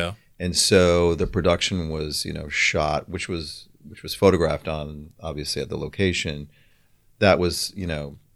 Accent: Madison, Wisconsin, United States; I grew up in Madison, Wisconsin, way back in the Midwest, and have a lot of family and friends back there.

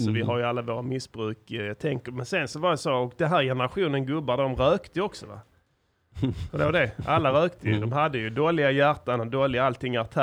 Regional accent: Malmö, Skåne, Sweden; Jag växte upp på, i Slottsstaden. Där föddes jag.

